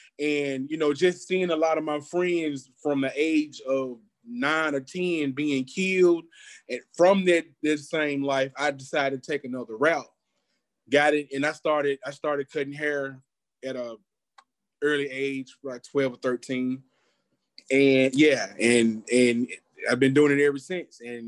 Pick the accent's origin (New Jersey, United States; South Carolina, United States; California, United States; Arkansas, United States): Arkansas, United States; West Helena; I come from a small town. It's one of the most violent cities in the state of Arkansas. I'm from West Helena, Arkansas. It's nothing there to do.